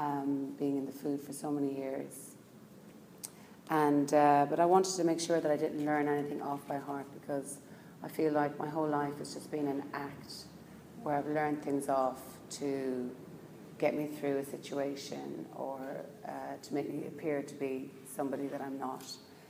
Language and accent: English; Ireland; Growing up in Ireland, pretty much everyone is Catholic